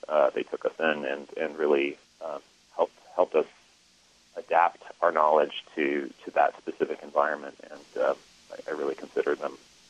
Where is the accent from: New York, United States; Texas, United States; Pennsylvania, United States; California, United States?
California, United States; also born or lived in Oregon; I grew up on the West Coast between Northern California and Oregon, and you know, there are a lot of Basque immigrants in that part of the country.